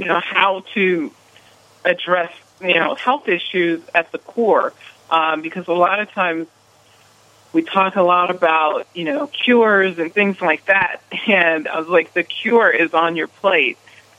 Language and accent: English; Alabama, United States; You know, I grew up in Alabama, and I like flavor. I like lots of rich flavor.